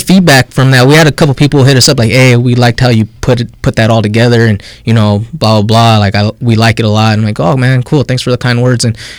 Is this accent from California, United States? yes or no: yes; Carson, California, United States; growing up in Carson